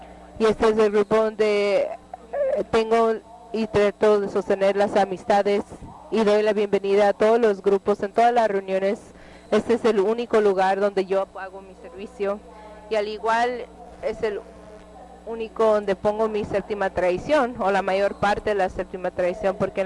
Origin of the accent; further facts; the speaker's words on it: Arizona, United States; also born or lived in San Diego; Soy de Arizona, formalmente de Imperial de San Diego. Y estoy allí como a los 20 algo años.